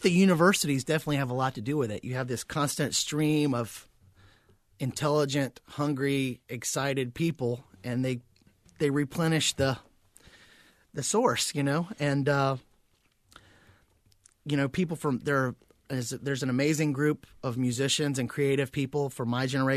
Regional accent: Winston-Salem, North Carolina, United States; And then growing up in Winston-Salem and being exposed to all these great rock bands, you know

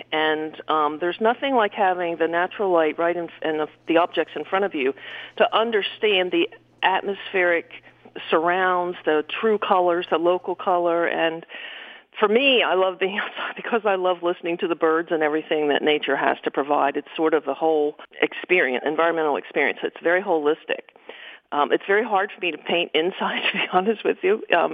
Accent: Pennsylvania, United States; I was born and raised in the Brandywine Valley and have lived on the East Coast all my life.

